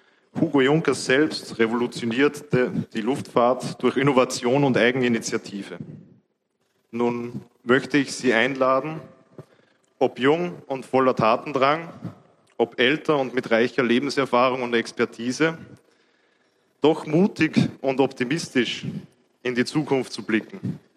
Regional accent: Austria; Ich komme aus Österreich, bin 26 Jahre alt

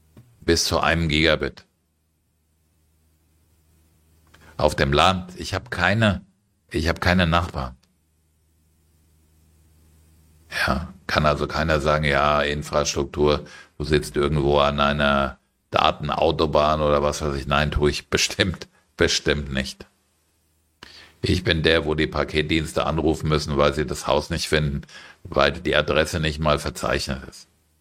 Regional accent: Frankfurt, Hesse, Germany; Aus meiner Heimatstadt Frankfurt, und wie gesagt, ich bin dort aufgewachsen

